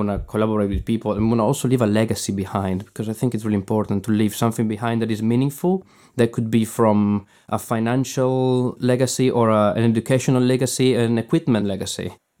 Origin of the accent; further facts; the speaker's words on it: Northeast Italy, Italy; English is a second language; And I'm the first one going out of Europe and going out of Italy. I'm originally from Italy and Northeast.